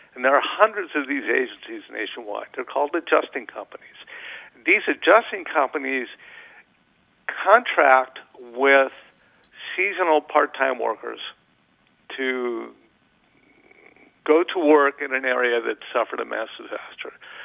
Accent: California, United States; My experience as a Californian who has counseled a lot of Californians with their claims has been it's kind of unique to California right now

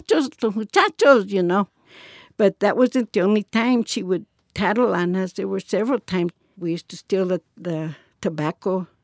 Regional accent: Colorado, United States; I was born September the 14th, 35 in Mata V

